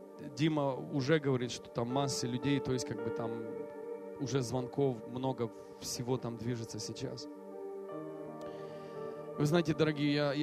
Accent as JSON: {"language": "Russian", "country": "Ukraine", "tie": "born there", "said": "я сам родился на Украине, но мое сердце почему-то сейчас, на данный момент, с Россией."}